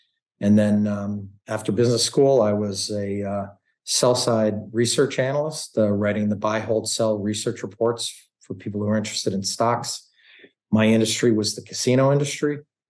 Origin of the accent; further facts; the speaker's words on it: Norwalk, Connecticut, United States; grew up in Norwalk, Connecticut, which is about an hour north of New York City.